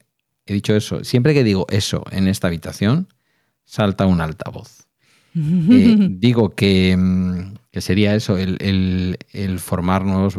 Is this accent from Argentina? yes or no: no; Basque Country, Spain; also born or lived in Murcia; Ya sabes que los vascos decimos que somos vascos y ya es una autodeclaración total.